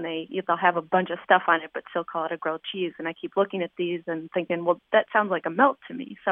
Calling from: Highland Park, Illinois, United States; I'm calling from Highland Park, Illinois.

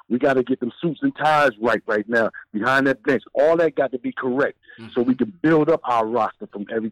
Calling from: North Carolina, United States; from North Carolina, man.

